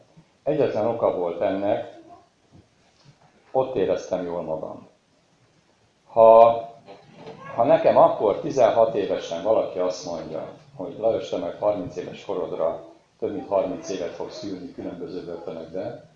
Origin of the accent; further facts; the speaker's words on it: Galgamácsa, Pest, Hungary; Én konkrétan Galgamátláról jöttem, Aszód mellől, Budapest mellől egy 40 kilométerre